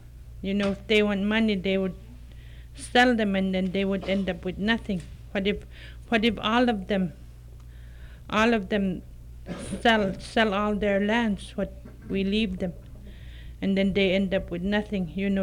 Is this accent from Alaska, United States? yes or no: yes; Kivalina, Alaska, United States; also born or lived in Point Hope / Kotzebue; now in Ambler, United States; I was born somewhere in Kivalina and was raised there, and then moved on to Point Hope and then to Kotzebue. And now I'm living at Ambler.